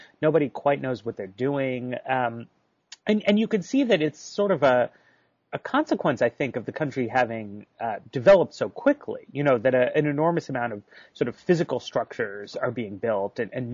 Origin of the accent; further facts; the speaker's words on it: United States; it's interesting just as an American basketball fan to visit a country where basketball is actually the most popular sport.